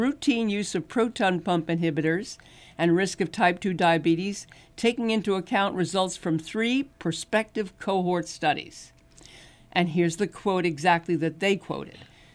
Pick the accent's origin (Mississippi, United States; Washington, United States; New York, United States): New York, United States; Brooklyn; Don't forget, too, that Dennis came from Iowa, and I'm from Brooklyn, New York, okay?